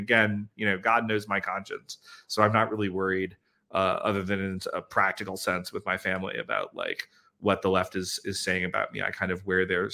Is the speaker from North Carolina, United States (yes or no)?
yes; North Carolina, United States; I grew up in North Carolina when that ad ran.